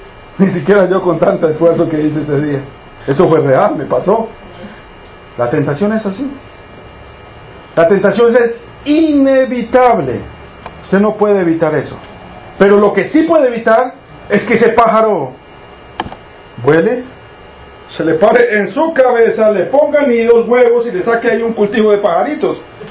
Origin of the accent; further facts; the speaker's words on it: Colombia; estaba trabajando yo en un banco en Colombia, en mi país